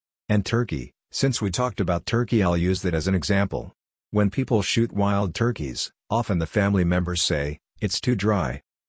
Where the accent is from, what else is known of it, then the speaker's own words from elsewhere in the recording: New York, United States; Because even though I grew up in New York, I did a lot of yard work for people.